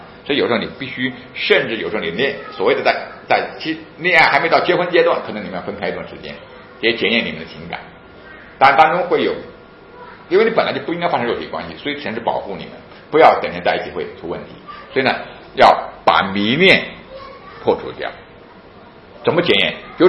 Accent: China; 我们中国人爸爸不敢跟孩子讲的

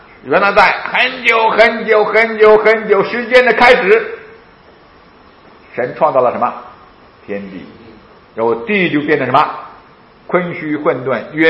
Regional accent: China; 还有我们中国人有很多节气

